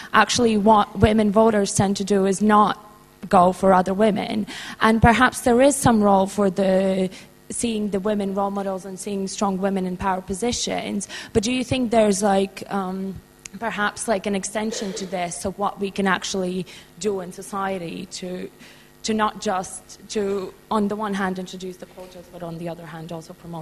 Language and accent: English; Latvia; so I'm originally from Latvia